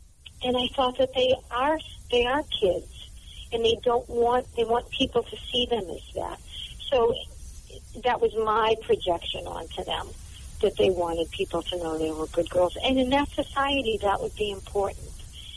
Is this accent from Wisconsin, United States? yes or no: no; Boston, Massachusetts, United States; accent: Boston; I am. Can you tell from my wicked cool accent?